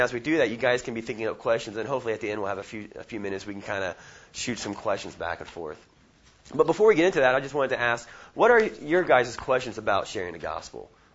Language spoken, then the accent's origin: English; Oklahoma, United States; I'm like, I'm from Oklahoma.